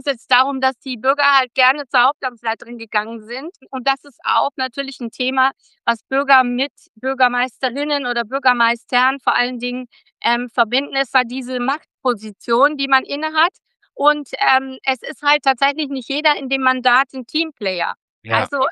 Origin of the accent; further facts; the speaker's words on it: North Rhine-Westphalia, Germany; Ich komme ursprünglich aus NRW.